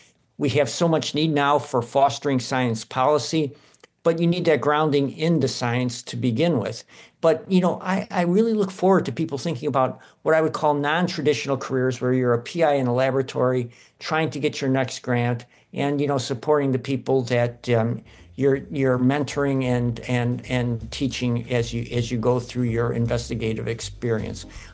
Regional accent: Detroit, Michigan, United States; So I grew up in Detroit, Michigan, in the city, and my dad was an electrician, worked for General Electric and Chrysler in the factories there.

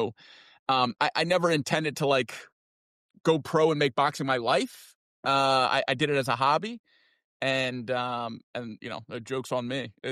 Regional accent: Charlotte, North Carolina, United States; I grew up in Charlotte, so they had a great chess scene.

